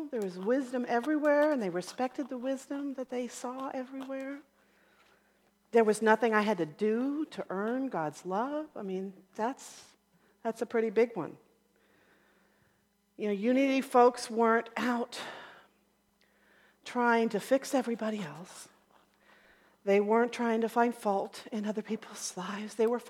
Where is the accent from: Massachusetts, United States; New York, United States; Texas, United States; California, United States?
California, United States; moved away as an adult; By this time, I'm from Southern California, and by this time, we had relocated to the Midwest.